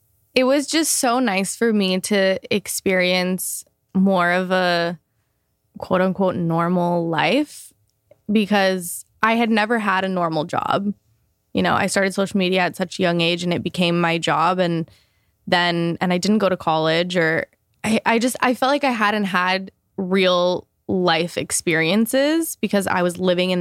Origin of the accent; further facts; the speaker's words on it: California, United States; I moved out when I was 16 and I moved to LA. I'm from Orange County, so it's close, but still, I was fully on my own